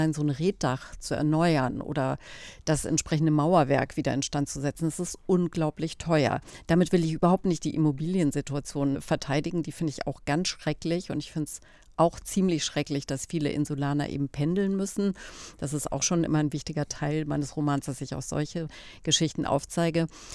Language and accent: German; Bavaria, Germany; Ich komme dann ja doch aus Bayern